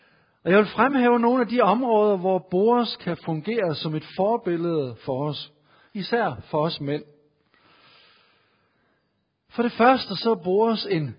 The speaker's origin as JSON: {"language": "Danish", "region": "Jutland", "country": "Denmark", "said": "fordi jeg er jyde, og jeg er sparsommelig"}